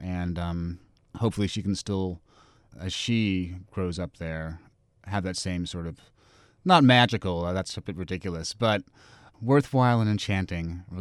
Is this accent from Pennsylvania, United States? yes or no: no; New York City, New York, United States; So imagining an apocalypse for my hometown isn't that hard because I've seen it ruined.